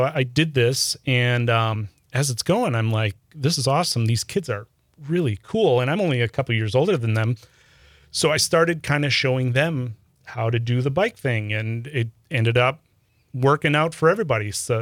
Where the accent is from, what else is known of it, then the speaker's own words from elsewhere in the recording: Neenah, Wisconsin, United States; I grew up in the Appleton, Neenah area. I went to Neenah High School.